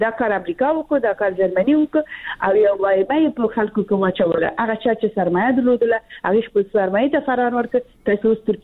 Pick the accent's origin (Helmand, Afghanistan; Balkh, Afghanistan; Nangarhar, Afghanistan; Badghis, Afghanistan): Balkh, Afghanistan; زه د بلخ ولایت یم